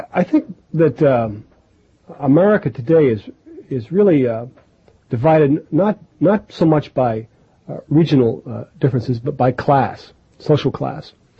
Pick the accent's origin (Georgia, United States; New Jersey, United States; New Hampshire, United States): New Hampshire, United States; Keene; first language French; I was born in Keene, even though my father was born in Keene, because of this French thing, I've always felt, in a way, an outsider. My first language was French